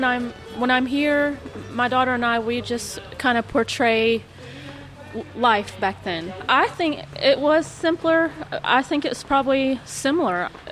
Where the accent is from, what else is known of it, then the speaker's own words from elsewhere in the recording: Mineral Bluff, Georgia, United States; I'm from Mineral Bluff, Georgia.